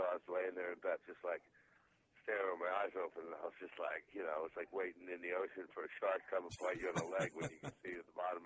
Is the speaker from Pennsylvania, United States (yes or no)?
yes; Pennsylvania, United States; I'm from Pennsylvania, and there's stuff around from the Revolutionary War.